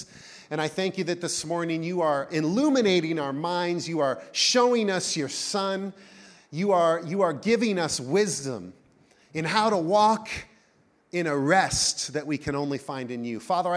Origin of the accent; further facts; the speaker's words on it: Enumclaw, Washington, United States; I grew up in Enumclaw on 16 acres. I loved mowing the lawn, or at least I have fond memories of what it was like to mow the lawn.